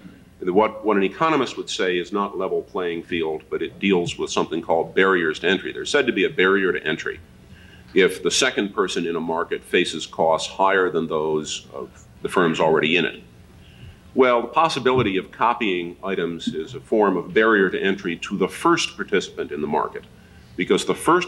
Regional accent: New York, United States; born there; I was born in New York. I can figure out how to use that slogan.

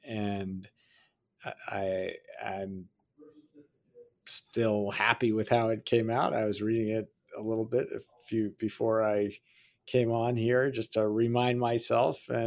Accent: Massachusetts, United States; I'm a Homer. I'm from Massachusetts.

